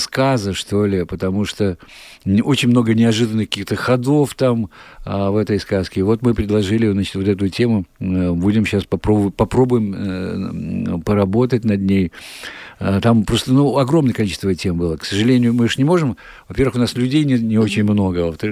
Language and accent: Russian; Belarus; какое кино мы, белорусы, можем делать и мы, белорусы, какого кино достойны.